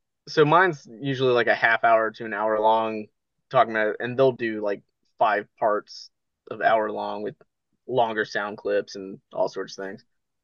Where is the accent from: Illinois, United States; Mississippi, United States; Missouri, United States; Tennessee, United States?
Missouri, United States; Missouri. Like right there in the center.